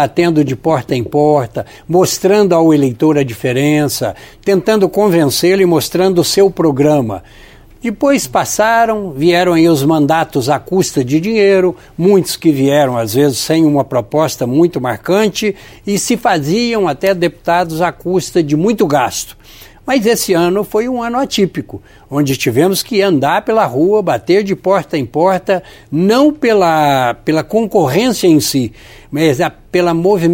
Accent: Capitólio, Minas Gerais, Brazil; born there; Eu nasci em Capitólio, lá no sul de Minas Gerais, no sudoeste de Minas.

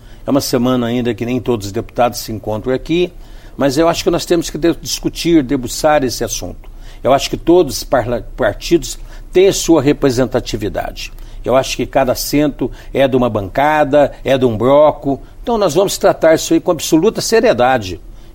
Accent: Ouro Fino, Minas Gerais, Brazil; da minha terra de Ouro Fino.

